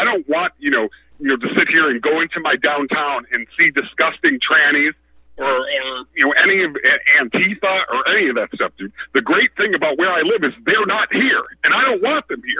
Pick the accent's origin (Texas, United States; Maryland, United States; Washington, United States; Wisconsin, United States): Wisconsin, United States; moved away as an adult; Donald Trump defeated Scott Walker from my home state of Wisconsin